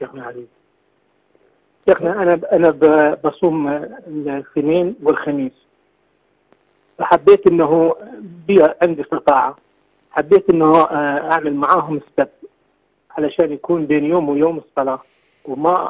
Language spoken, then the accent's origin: Arabic; Iraq; أنا من العراق.